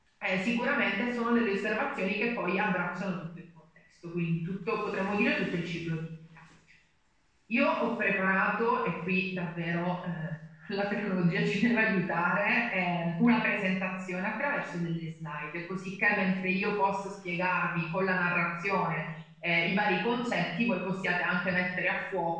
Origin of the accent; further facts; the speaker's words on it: Sicily, Italy; now in Brescia, Italy; Il mio accento vi fa chiaramente capire che io arrivo dall'altro lato dell'Italia, quindi dalla Sicilia, ormai da più di 10 anni che sono a Brescia